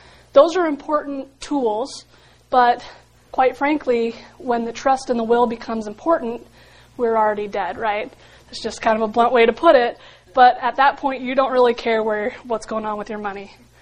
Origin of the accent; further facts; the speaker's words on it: St. George, Utah, United States; also born or lived in Las Vegas; I grew up here in St. George, went to Dixie High School, which is where I graduated from.